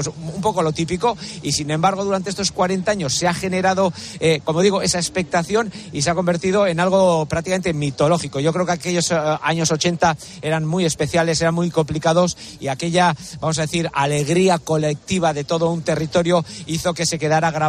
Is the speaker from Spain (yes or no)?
yes; Basque Country, Spain; born there; Yo soy nacido y vivo a 25 kilómetros de Bilbao